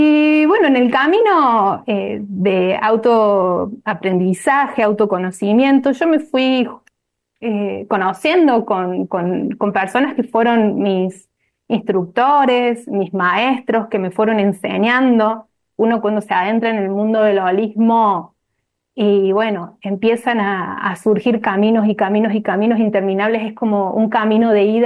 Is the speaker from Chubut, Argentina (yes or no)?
no; Córdoba, Argentina; soy de Córdoba capital